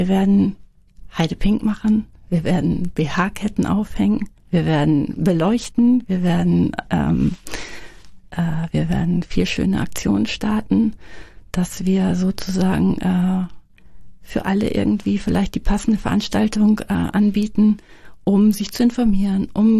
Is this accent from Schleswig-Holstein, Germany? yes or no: yes; Schleswig-Holstein, Germany; born there; Also ich bin gebürtige Dithmarscherin. Ich lebe hier in Dithmarschen